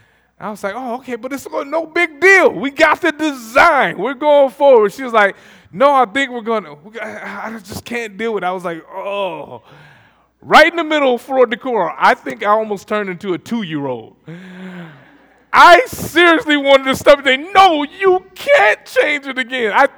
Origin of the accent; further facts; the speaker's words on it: Toledo, Ohio, United States; I was born and raised in Toledo, Ohio. My wife and I both were raised in Toledo, Ohio.